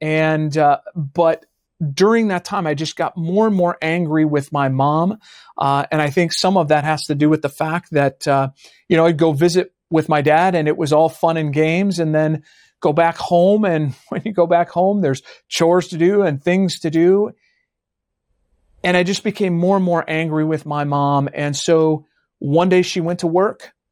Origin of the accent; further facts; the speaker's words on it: Chicago, Illinois, United States; I grew up in the Chicago area.